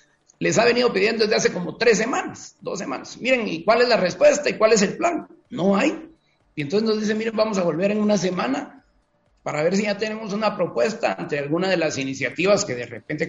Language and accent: Spanish; Guatemala; es lo que como guatemaltecos empezamos a ver.